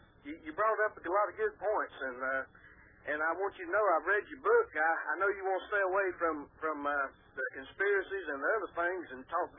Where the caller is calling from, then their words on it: Gastonia, North Carolina, United States; I'm calling from Gastonia, North Carolina, and I really enjoyed your show.